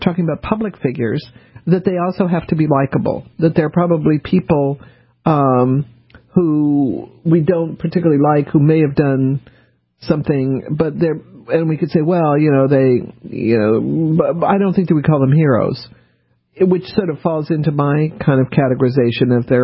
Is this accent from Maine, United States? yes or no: no; New Orleans, Louisiana, United States; born there; look, I'm a Southerner, right? I was born in New Orleans.